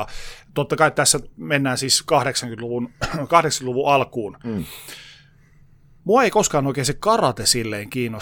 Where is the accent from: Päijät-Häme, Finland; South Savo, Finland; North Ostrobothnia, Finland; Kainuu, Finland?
North Ostrobothnia, Finland; Oulu; olen siis Oulusta kotoisin, eli Oulun judoseurassa olen judoa harrastanut.